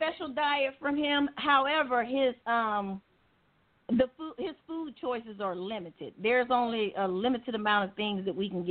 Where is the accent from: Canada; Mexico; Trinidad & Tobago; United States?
United States; Mississippi; being that I'm from Mississippi and my husband is not from here, we don't have any family here.